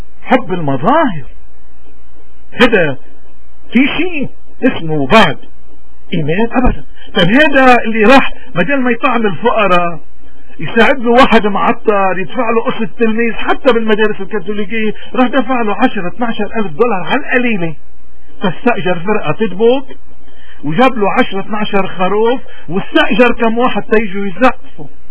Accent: Lebanon; نحن شو مشكلتنا كلبنانيين؟

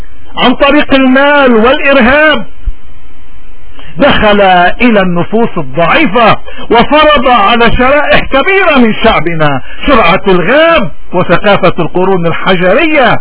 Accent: Lebanon; هل نحن عنا لبنانيين بيؤمنوا بوحدة الارض وبيقدسوا الارض وبيعتبروا الارض اللبنانية ارض كاملة

